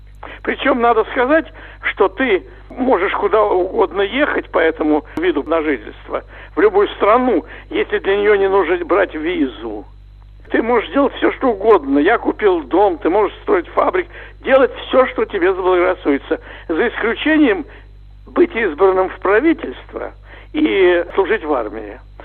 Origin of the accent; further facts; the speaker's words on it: Moscow Oblast, Russia; moved away as an adult; also born or lived in Saint Petersburg; я родился в Москве, жил в Санкт-Петербург, я уехал тоже по нужде, меня не брали в институты в Москве.